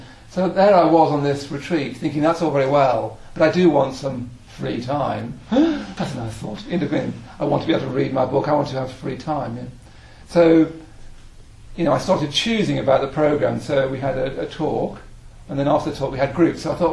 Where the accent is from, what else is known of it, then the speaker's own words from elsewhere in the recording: Midlands, United Kingdom; And I come from the Midlands